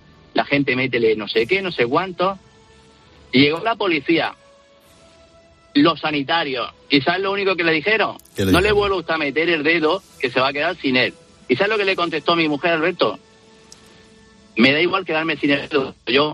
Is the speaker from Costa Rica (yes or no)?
no; Cieza, Region of Murcia, Spain; Soy de Cieza.